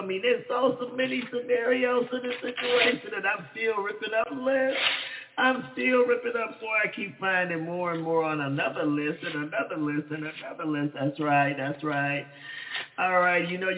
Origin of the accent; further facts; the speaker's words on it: Dallas, Texas, United States; as growing up in Dallas, we still learned how to be ballers, shot callers.